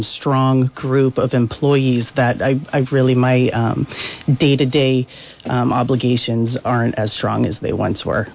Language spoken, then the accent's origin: English; Barre, Vermont, United States; I had a great childhood growing up in Barrie. My dad worked here in Waterbury in the state offices. And I'll be honest, growing up, I couldn't wait to leave Vermont.